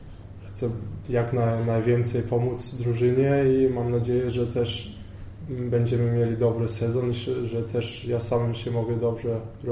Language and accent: Polish; Bochum, North Rhine-Westphalia, Germany; Polish is a second language; mam 23 lat i urodziłem się w Niemczech, w Bochum. Moi rodzice są obydwie z Bydgoszczy właściwie i w 1984 roku do Niemiec poszli. Mam dwa bracia